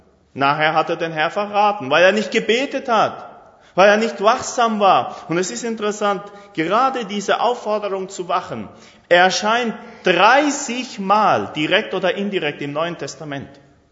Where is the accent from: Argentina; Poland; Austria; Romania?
Argentina; now in Germany; Bei uns in Argentinien ist es richtig eine Plage. Nicht nur unter Jugendlichen, sondern auch praktisch alle haben Facebook.